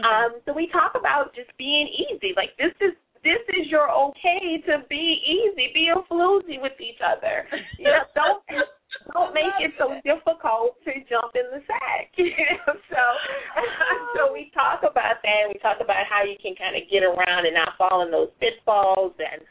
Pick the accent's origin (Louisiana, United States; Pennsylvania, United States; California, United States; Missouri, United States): Louisiana, United States; New Orleans; I'm originally from New Orleans. So I have always eaten gumbo